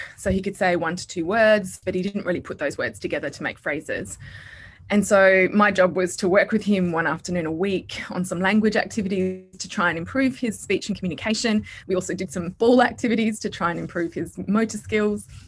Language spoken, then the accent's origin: English; Perth, Western Australia, Australia; also born or lived in Oxford / Bristol / London; now in Sydney, Australia; I grew up in Perth, Western Australia, on a dairy farm, and then moved to the UK just after my PhD to Oxford in psychiatry, and was there in the UK at least, for around 14 years in various places in Bristol and then in London, before moving back to Australia, this time to Sydney, a few years ago.